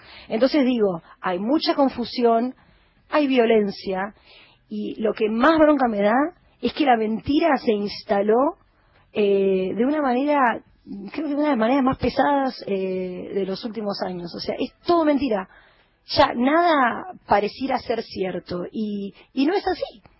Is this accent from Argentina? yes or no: yes; Argentina; No somos tontos los argentinos.